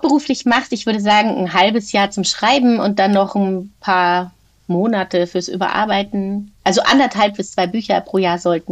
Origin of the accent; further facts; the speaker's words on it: North Rhine-Westphalia, Germany; ich bin ja aus Nordrhein-Westfalen.